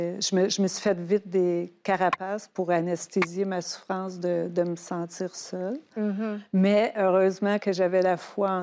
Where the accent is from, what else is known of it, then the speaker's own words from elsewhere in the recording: Quebec, Canada; Mais quand j'étais petite, je viens du Témiscamingue à 8 heures de Montréal.